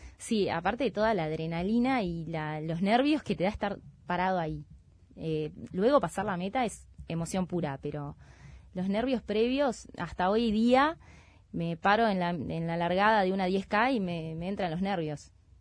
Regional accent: Salto, Uruguay; hace 6, 7 años, me vine a Montevideo a correr mis primeros 10K, 5, pues yo soy salteña.

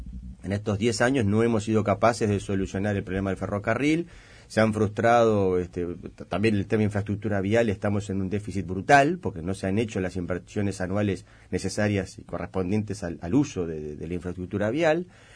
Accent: Uruguay; Obviamente, uno naturalmente, como uruguayo, yo lo deseo

